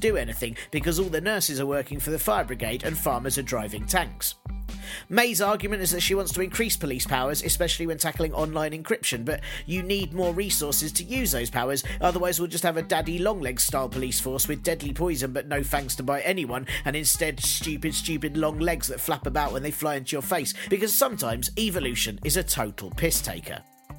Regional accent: London, United Kingdom; "So, I'm from London,"

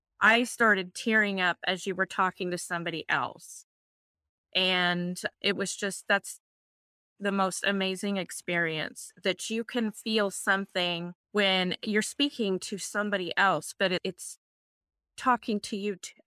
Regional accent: Wichita, Kansas, United States; I am from Wichita, Kansas.

